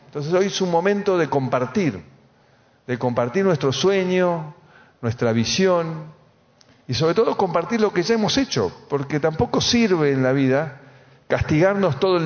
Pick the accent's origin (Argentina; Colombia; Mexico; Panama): Argentina; sí somos argentinos